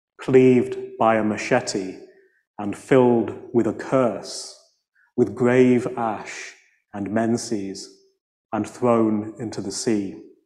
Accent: Leeds, Yorkshire and the Humber, United Kingdom; moved away as an adult; now in United States; I grew up in Leeds, so in West Yorkshire.

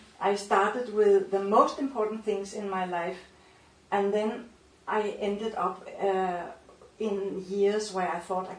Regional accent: Denmark; first language Danish; English is a second language; I mostly read in English, but I give you few examples in Danish. and I start with my mother tongue.

